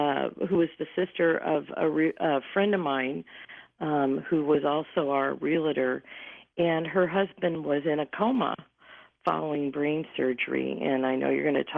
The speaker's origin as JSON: {"language": "English", "region": "Midwest", "country": "United States", "said": "You know, I'm from the Midwest. I'm 5 foot tall."}